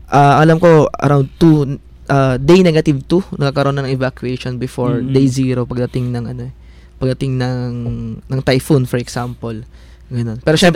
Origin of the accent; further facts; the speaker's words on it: Eastern Visayas, Philippines; example sa amin sa Eastern Summer, no. Mm. Nakaharap talaga kami sa Pacific Ocean.